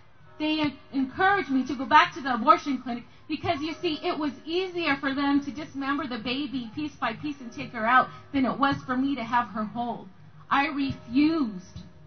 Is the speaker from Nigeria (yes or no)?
no; California, United States; from Southern California